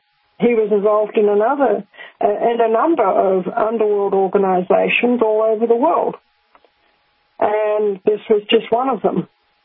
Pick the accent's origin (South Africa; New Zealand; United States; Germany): New Zealand; now in Australia; I am a New Zealander, although I live in Australia and I'm also an Australian as well. I'm a dual national.